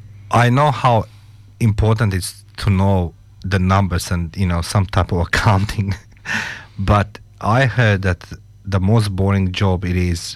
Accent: Croatia; I come from Croatia where the winters was 25 degrees below

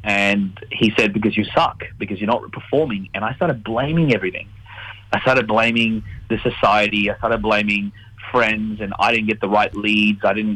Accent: India; And, you know, during that time, I got teased for being Indian because there was no other Indians around.

